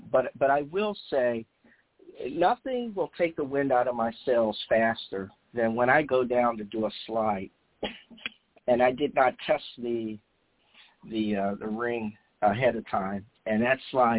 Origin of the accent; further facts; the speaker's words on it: Pennsylvania, United States; I grew up outside of Philly, so I am a Sixers, Phillies, Eagles fan.